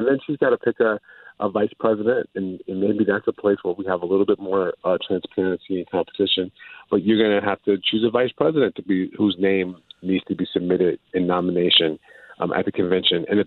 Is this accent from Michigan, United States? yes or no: yes; Michigan, United States; Gretchen Whitmer. I mean, she's absolutely my favorite governor in the country, not just because she's my home state governor